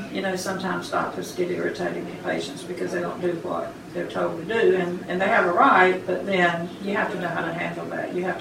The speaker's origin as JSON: {"language": "English", "town": "Taylor's Crossroads", "region": "North Carolina", "country": "United States", "tie": "born or raised there", "said": "In Nash County, around Taylor's Crossroads."}